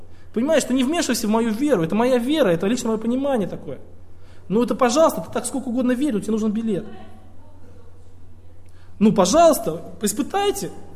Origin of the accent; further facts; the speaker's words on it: Tolyatti, Samara Oblast, Russia; moved away; Я приехал сюда из России. Из Тольятти.